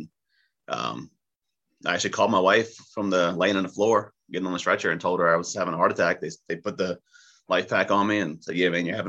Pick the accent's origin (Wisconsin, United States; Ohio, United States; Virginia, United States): Virginia, United States; Colonial Beach; From Virginia, a volunteer in Colonial Beach, my hometown.